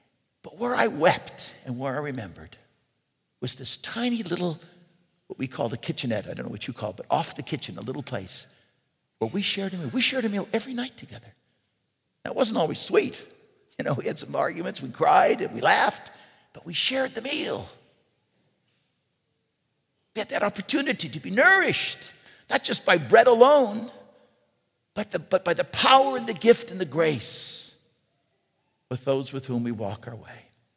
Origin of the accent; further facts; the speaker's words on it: East Los Angeles, California, United States; I remember growing up in East Los Angeles as a kid, and I remember coming to Mass at the Grand Church there in East Los Angeles